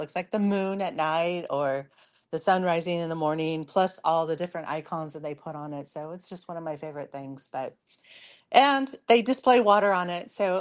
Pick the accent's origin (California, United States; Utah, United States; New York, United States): California, United States; So like, I'm from California.